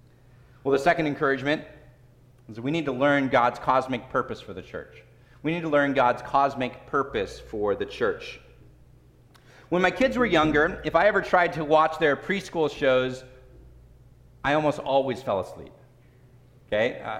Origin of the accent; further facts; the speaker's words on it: California, United States; moved away; Now, I came to Michigan from California, and we don't really have fall in California, at least in Southern California, where I'm from.